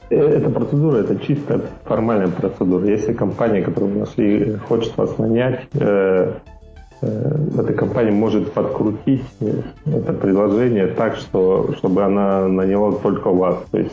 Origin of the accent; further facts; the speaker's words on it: Chelyabinsk, Chelyabinsk Oblast, Russia; Я родился, вырос в Челябинске, я сам из Челябинска.